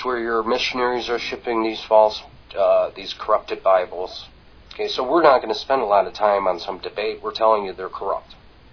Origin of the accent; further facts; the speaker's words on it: United States; As a American, I recognize any country